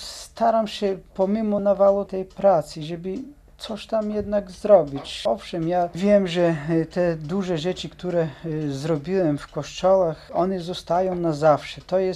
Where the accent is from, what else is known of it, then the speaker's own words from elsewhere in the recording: Bulgaria; Polish is a second language; now in Poland; I ja też, mimo to, że jestem Bułgarem, ale tak jakbym się związał z tym krajem